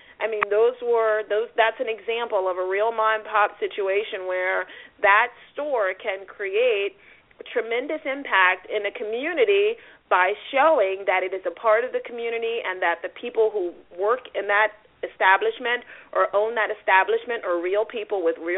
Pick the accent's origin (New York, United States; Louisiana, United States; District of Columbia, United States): District of Columbia, United States; Washington; I grew up in Washington, D.C. There were thousands of convenience stores all around.